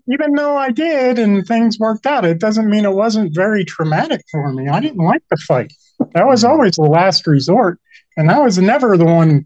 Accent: Florida, United States; So I grew up in Florida. I had a pretty tough upbringing because I did go to regular school.

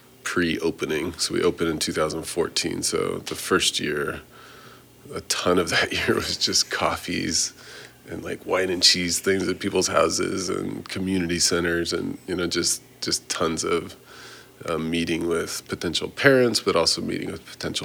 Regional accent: Colorado, United States; And I grew up in Colorado, which is every year it's kind of a swing state

